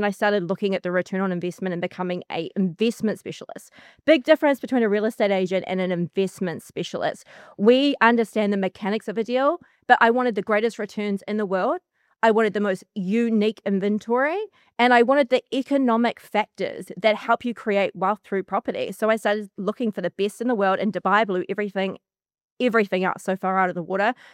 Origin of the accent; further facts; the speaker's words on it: New Zealand; So I always had big dreams and love coming from New Zealand, love being a Kiwi. I think those roots have been very grounding.